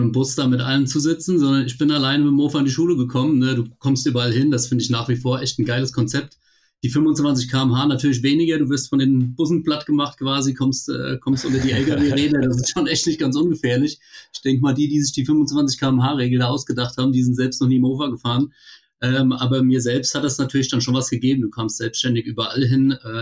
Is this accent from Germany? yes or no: yes; Rhineland-Palatinate, Germany; Ich komme aus Rheinland-Pfalz, dort in der Nähe von Mainz. Da mache ich auch Dienst. Ich bin 33 Jahre alt